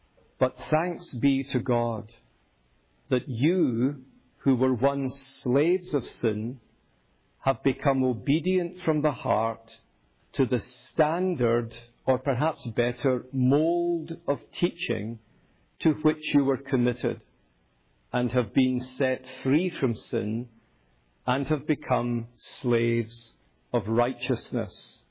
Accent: Glasgow, Scotland, United Kingdom; accent: Scottish; now in United States; You'll gather from my accent that I'm not from here. In case you're wondering, it is Scottish, from the top of my head to the soles of my feet. I'm a Scot, born and raised in the great city of Glasgow.

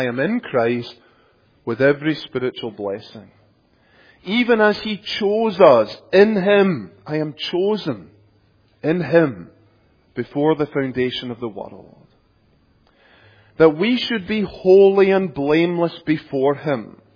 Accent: Scotland, United Kingdom; I come from Scotland, and one of the things that we were always taught growing up was to be self-deprecating

